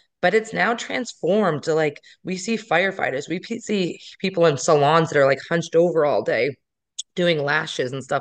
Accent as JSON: {"language": "English", "town": "Wakefield", "region": "Massachusetts", "country": "United States", "tie": "born or raised there", "said": "Yeah. So I grew up in Wakefield, Mass, and that's actually where our first studio was."}